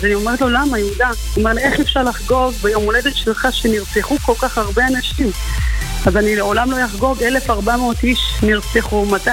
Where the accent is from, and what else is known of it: Sderot, Southern District, Israel